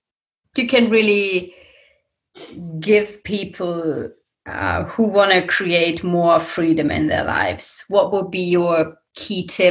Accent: Germany; English is a second language; So I got back from New Zealand with one of these repatriation flights by the German government. And then I was sitting there in my hometown in a house all to myself.

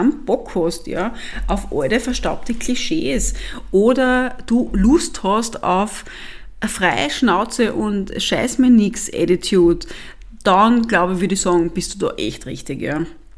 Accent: Styria, Austria; now in Vienna, Austria; ich bin gebürtige Steirerin, und mein Podcast wird genauso in diesem Dialekt, den ich halt immer noch habe, auch wenn ich schon seit über 20 Jahren in Wien bin, aufgenommen

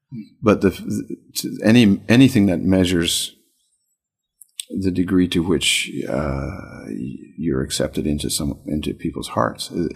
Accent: Canada; I have a wife and a baby in San Francisco. But it, but I feel very much a Canadian, and I feel like the what I grew up with as a Canadian

